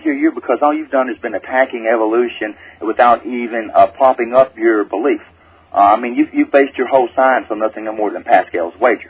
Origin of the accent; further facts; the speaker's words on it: Bicon, Arkansas, United States; I'm from Bicon, Arkansas.